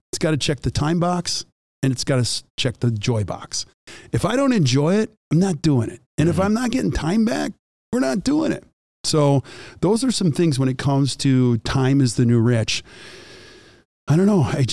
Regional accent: Whitefish Bay, Wisconsin, United States; I grew up in Whitefish Bay and my son played baseball.

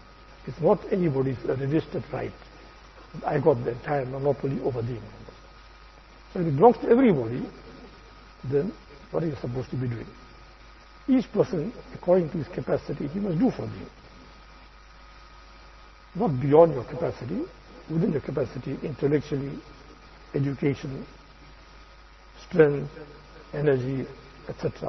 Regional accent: India; moved away; when I came from India, 1978, right?

